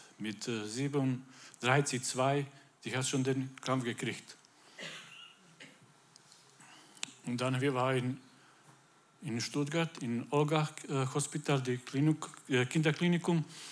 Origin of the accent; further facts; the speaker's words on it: Croatia; German is a second language; now in Germany; ich komme aus Kroatien. Deswegen ist die Name ist ein bisschen komisch. Also wir haben gekommen hier in Deutschland vor 9 Jahren.